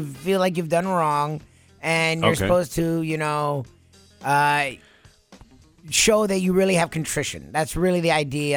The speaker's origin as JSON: {"language": "English", "town": "Sunrise", "region": "Florida", "country": "United States", "tie": "born or raised there", "said": "Sunrise. I grew up in Sunrise. We played in the street."}